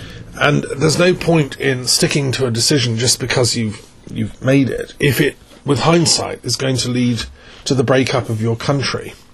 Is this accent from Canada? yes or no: yes; Canada; also born or lived in Wales / Scotland / London / Worcestershire; I was born in Canada and brought up partly there and lived there in my 20s, and I've also lived for 10 years in Wales and 7 years in Scotland, my parents are both English, and I've lived for 10 years in London